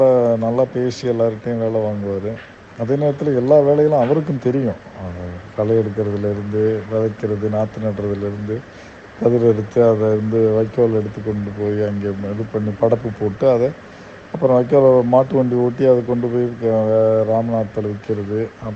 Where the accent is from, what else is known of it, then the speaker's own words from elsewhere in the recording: Uthirakosamangai, Tamil Nadu, India; என்னை உத்தரகோஷமங்கலம், நான் என் தாத்தா வீட்டிலேருந்து தான் வளர்ந்தேன்.